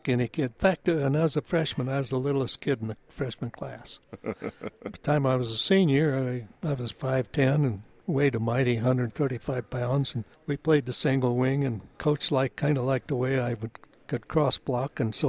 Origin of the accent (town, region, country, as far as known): Holyoke, Massachusetts, United States; born or raised there